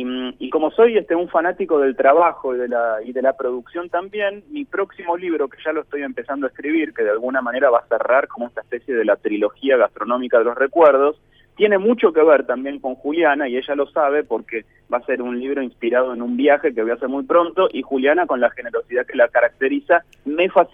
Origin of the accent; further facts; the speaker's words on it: Forlimpopoli, Emilia-Romagna, Italy; Y a mi terruño, Italia, Forlimpopoli, en el corazón de la Emilia Romagna